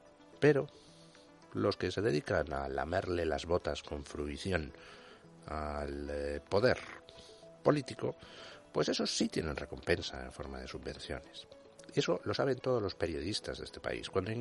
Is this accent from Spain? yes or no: yes; Spain; Pues porque soy español.